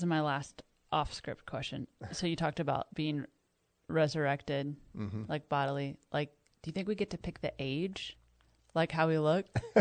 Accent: Kansas, United States; I'm from Kansas, so everyone, you know.

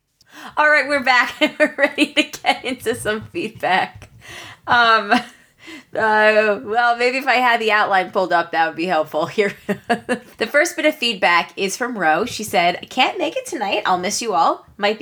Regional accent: New York, United States; I'm from New York, so I guess I have to go

